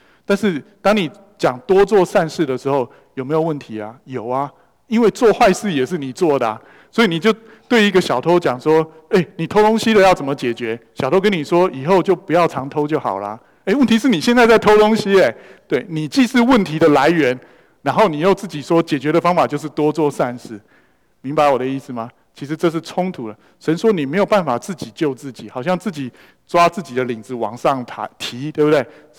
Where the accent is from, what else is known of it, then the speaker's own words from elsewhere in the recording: Taiwan; 我也是从台湾来的